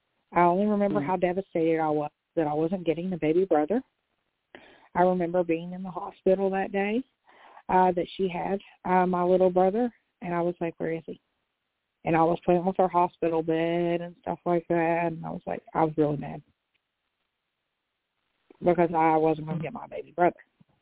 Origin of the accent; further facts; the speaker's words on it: Huntington, West Virginia, United States; born there; I was born in Huntington, West Virginia, with two bottom teeth, and I had a dental visit the day I was born.